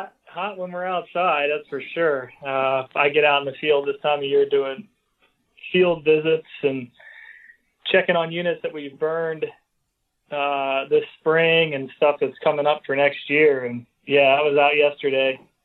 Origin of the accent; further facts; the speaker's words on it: Hummelstown, Pennsylvania, United States; Right outside of Hershey in central Pennsylvania